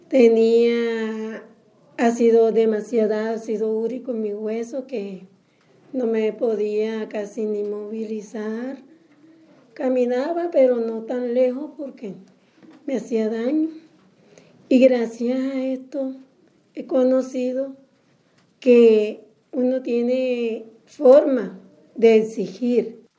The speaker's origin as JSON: {"language": "Spanish", "town": "San Jacinto", "region": "Bolívar", "country": "Colombia", "said": "vengo de San Jacinto Bolívar, vivo en un barrio llamado Sevilla Alegría."}